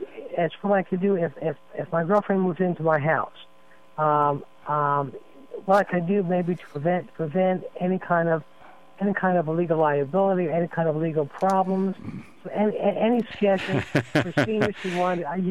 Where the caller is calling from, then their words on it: Georgia, United States; I'm calling from Georgia.